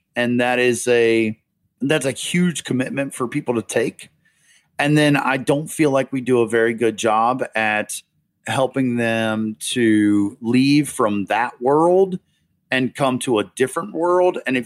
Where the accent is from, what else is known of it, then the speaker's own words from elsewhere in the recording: North Carolina, United States; North Carolina.